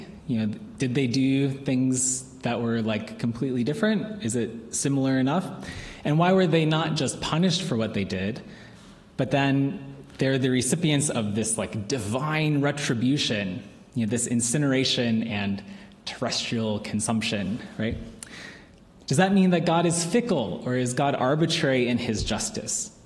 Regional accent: United States; Well, as an American, you can believe me when I say that I can appreciate a good revolution.

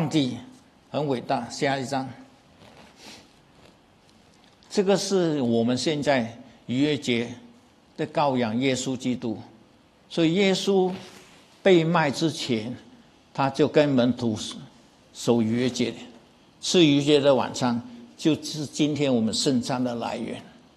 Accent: Guangdong, China; 我们广东人就说自己会完成

